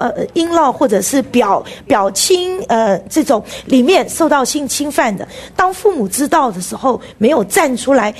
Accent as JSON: {"language": "Chinese", "country": "China", "said": "那我们中国人呢，父母大部分的情况就比较什么样？比较谦让一点。"}